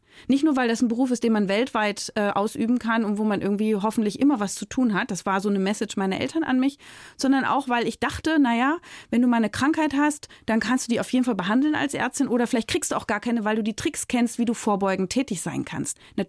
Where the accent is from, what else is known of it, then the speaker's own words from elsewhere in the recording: Berlin, Germany; Ich komme ja aus Berlin, ne?